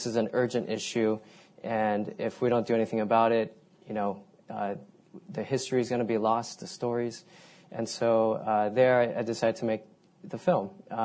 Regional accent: United States; born there; One, wow, I was born in America, and I'm so thankful for the opportunities that I've been given.

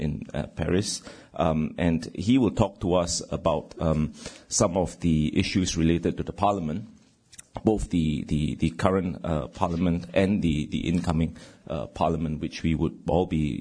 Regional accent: Singapore; now in United States; I'm from Singapore. I've been here a year.

